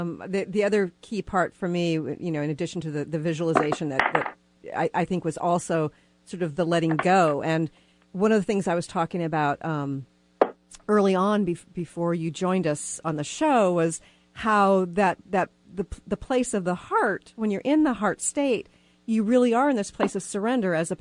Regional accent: Texas, United States; And I'm a Southerner at heart too, because I'm originally from Texas.

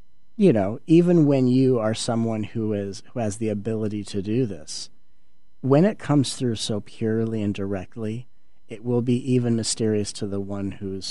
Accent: Los Angeles, California, United States; when I was growing up in the Los Angeles area

